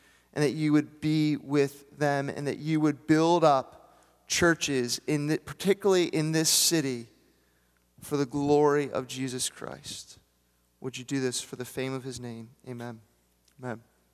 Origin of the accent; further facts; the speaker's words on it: New Jersey, United States; I'm originally from South Jersey, and like that's as good as it gets.